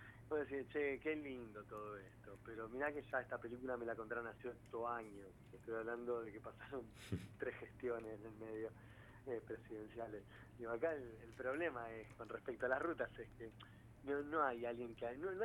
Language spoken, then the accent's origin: Spanish; Mar del Plata, Buenos Aires Province, Argentina; now in Buenos Aires, Argentina; yo soy marplatense, viví 20 años en Mar del Plata, hoy vivo ya hace 20, 20 y pico en Buenos Aires, digo, ya me convertí en un porteño, pero digo, mi juventud, mi adolescencia la viví en Mar del Plata